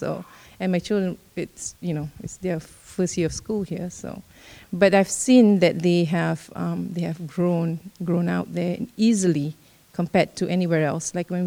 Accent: Singapore; now in Unalaska, United States; Originally, I'm from Singapore. So I grew up in a multiracial society

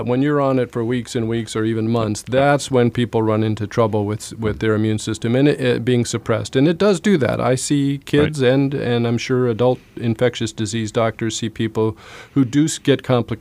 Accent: California, United States; Pertussis, I'm from California, so we just got through a terrible year of pertussis with over 9,000 cases in California and 10 deaths in babies.

